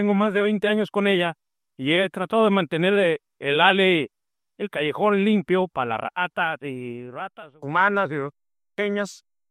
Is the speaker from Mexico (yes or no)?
yes; Mexico; Primero, soy mexicano y los políticos allá dicen lo que acaba de decir este hombre.